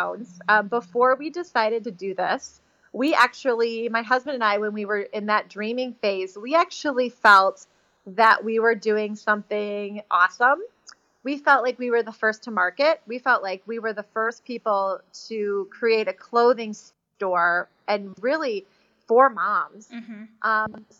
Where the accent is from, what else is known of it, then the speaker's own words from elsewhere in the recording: Chicago, Illinois, United States; I was raised in Chicago.